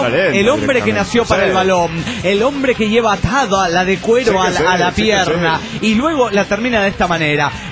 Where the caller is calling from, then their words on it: Córdoba, Argentina; de Córdoba, Argentina.